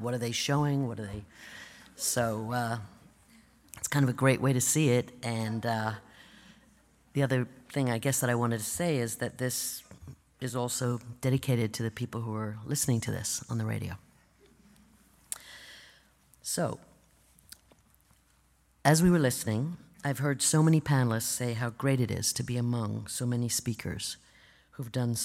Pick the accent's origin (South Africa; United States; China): South Africa; Growing up in South Africa in the late 50s and early 60s, the radio was one of the few connections we had to the outside world.